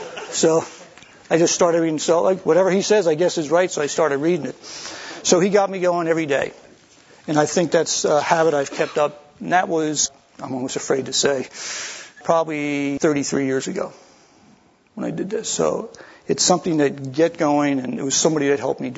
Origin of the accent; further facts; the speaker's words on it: Pennsylvania, United States; I grew up in Pennsylvania.